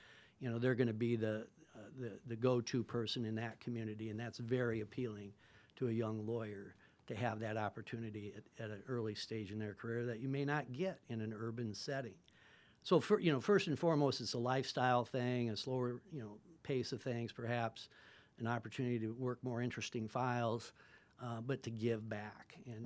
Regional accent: Martin, South Dakota, United States; in the environs of an Indian reservation like my hometown, Martin, South Dakota.

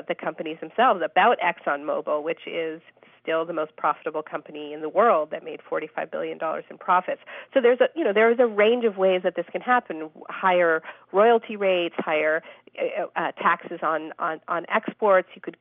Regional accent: Canada; I'm Canadian, and in Canada, this is really an issue that's sort of front-page news

